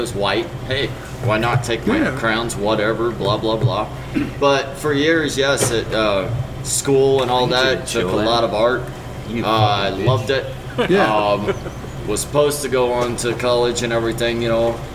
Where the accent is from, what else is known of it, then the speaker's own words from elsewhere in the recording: Indiana, United States; I grew up in Indiana, kind of spread out here and there, you know.